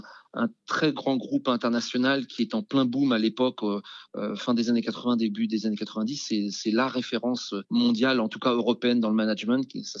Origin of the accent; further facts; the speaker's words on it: Les Mureaux, Île-de-France, France; born there; Mes parents étaient ouvriers. Je suis né aux Mureaux dans les Yvelines